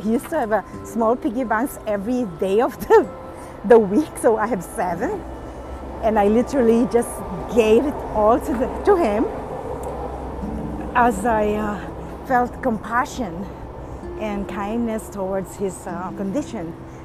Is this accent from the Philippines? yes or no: yes; Philippines; So growing up in the Philippines, the two of us with my other brother Michael, so 2 years apart with the three of us, I was like their secretary.